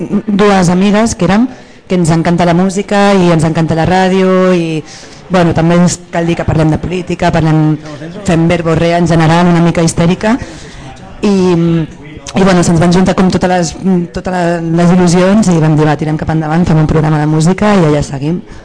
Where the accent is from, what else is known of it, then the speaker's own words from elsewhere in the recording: Barcelona, Catalonia, Spain; som del barri de Vallcarca, Vallcarquins Il·lustres